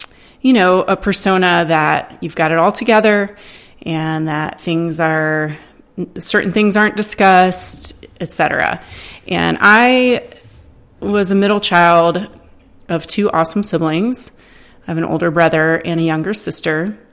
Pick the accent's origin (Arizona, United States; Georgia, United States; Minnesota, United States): Georgia, United States; Atlanta; Actually, I grew up in the South in Atlanta, Georgia, with a really awesome family, unique, quirky, and fun